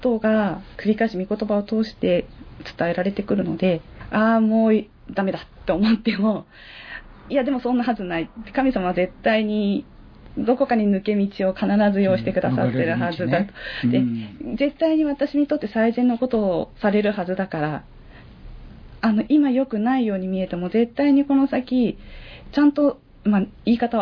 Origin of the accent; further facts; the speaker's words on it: Saitama, Japan; also born or lived in Hachinohe / Yamagata; 生まれは八戸なんですが、はい、母が里帰り出産で八戸で産みました。でその当時山形県山形市に住んでいて、うん、で小学校6年生になる時に父親の転勤で埼玉に移りました。でその後ずっと埼玉に住んでいて、結婚してからもずっと埼玉の地元近くにいたんですけれども、